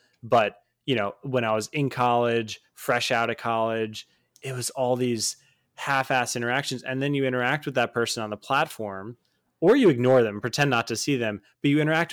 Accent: Connecticut, United States; back home, my hometown in Connecticut. There's a train that goes into the city

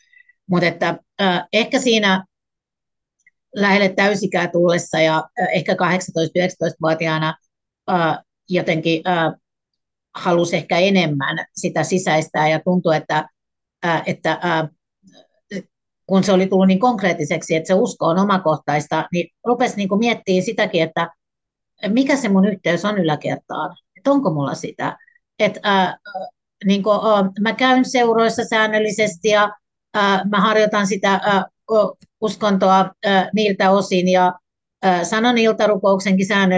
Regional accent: Tampere, Pirkanmaa, Finland; Mä olen Tampereelta ja Mansesta. Ja toki meidän perheen niin kuin dynamiikka oli kovasti sen lestadiolaisuusyhteisön mukainen

